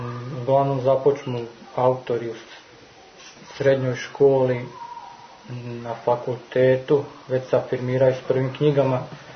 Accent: Vinkovci, Vukovar-Srijem County, Croatia; iako ja sam iz Vinkovaca i to je vrlo blizu granice, 15 km

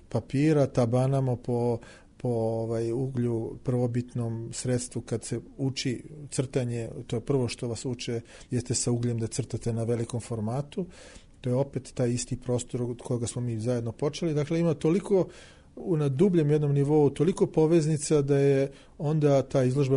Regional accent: Belgrade, Serbia; also born or lived in Zadar; Moj otac je sa juga Srbije, iz Novog Pazara i Sandžaka. Živim u Beogradu ceo život. Dakle, mi smo rođeni obojica u Jugoslaviji, u državi koja ne postoji više

